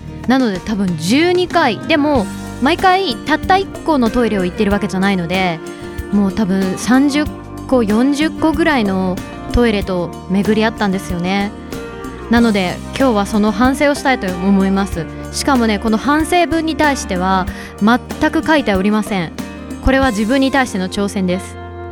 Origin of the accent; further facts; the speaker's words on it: Shizuoka, Japan; 、まあ静岡県ね出身で